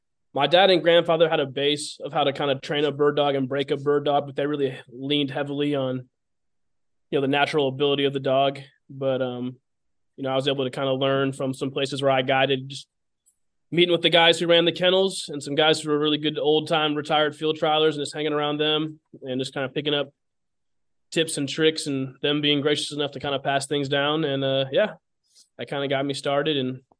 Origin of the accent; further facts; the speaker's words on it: Oakland, California, United States; Well, originally I'm from a quiet little town, Oakland, California. my dad and my uncle were waterfowl guides, at least part-time growing up.